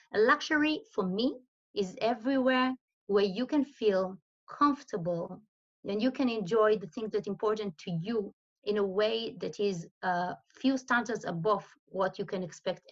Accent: Israel; moved away as an adult; now in Switzerland; I'm originally from Israel

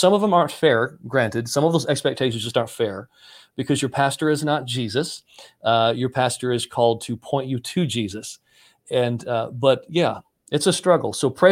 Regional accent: Saginaw, Michigan, United States; So I grew up in Saginaw, Michigan. I had great parents.

